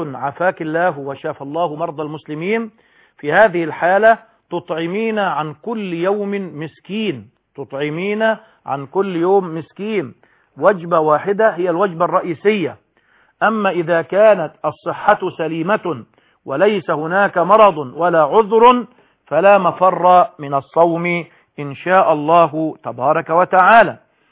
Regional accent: Egypt; مطبق عندنا في مصر وفي الجزائر وفي سوريا وفي غيرها

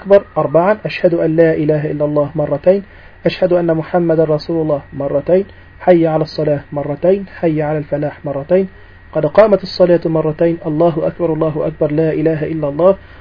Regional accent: Egypt; وهي هي المعمول بها عندنا في مصر، يعني المؤذنين عندنا يؤذنون على هذه الصفة في مصر

